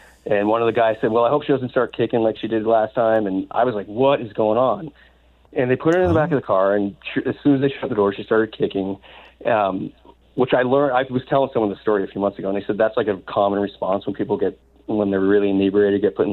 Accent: New York, United States; I grew up on Long Island. I grew up, very white, middle class, not a lot of experience or understanding of different racial issu

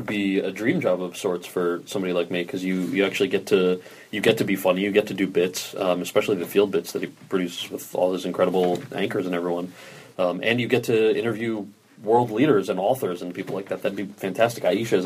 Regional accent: New Jersey, United States; Yeah, who I already dislike, being from New Jersey

